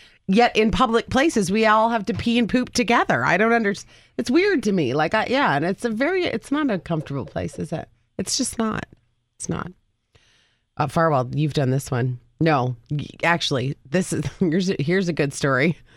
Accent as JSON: {"language": "English", "country": "Canada", "said": "And we're Canadian, so we are polite to a fault, or so the world thinks."}